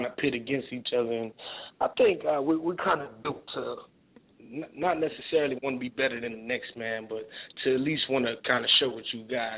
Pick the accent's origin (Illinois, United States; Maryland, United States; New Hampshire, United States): Maryland, United States; Baltimore; Basically … straight from Baltimore, Maryland. I was born in Baltimore. My father's side is from Baltimore. My mother's side is from Birmingham, Alabama. So, yeah, I grew up basically in between the North and the South.